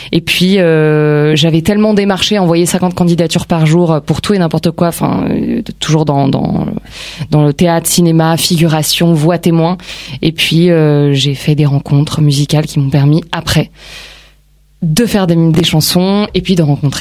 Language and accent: French; Bondy, Île-de-France, France; born there; now in Paris, France; Je suis née à Bondy dans le 93, au Lila.